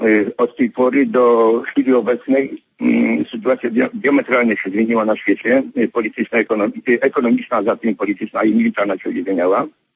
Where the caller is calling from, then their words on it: Chicago, Illinois, United States; jestem z Chicago.